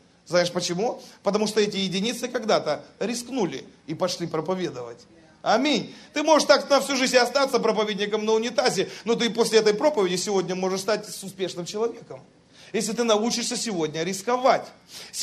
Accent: Siberia, Russia; born there; Я родился в Сибири, я люблю, когда холодно.

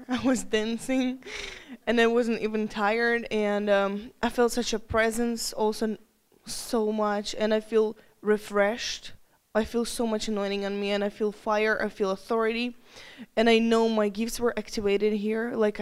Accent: Issaquah, Washington, United States; I'm from Issaquah.

